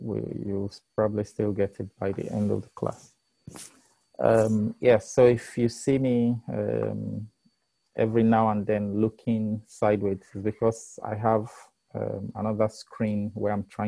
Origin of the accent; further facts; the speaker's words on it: Nigeria; were from the Obafemi Awolowo University in Ileife, Nigeria. So as you probably may have guessed, I'm also a Nigerian. Okay. I moved to the ICTP quite a while ago